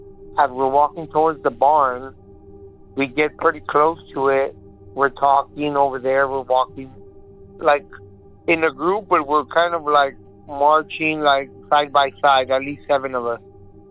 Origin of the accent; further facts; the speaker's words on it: Texas, United States; I am from Texas.